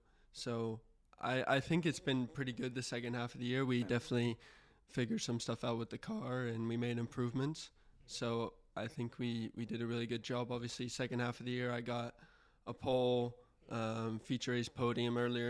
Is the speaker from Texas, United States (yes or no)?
yes; Houston, Texas, United States; So I'm from Houston, so it's only an hour flight to Mexico City.